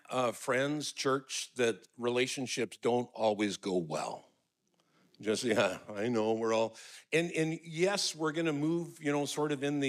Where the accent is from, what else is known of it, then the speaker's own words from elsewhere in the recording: Burnaby, British Columbia, Canada; I'm a kid from Burnaby, British Columbia.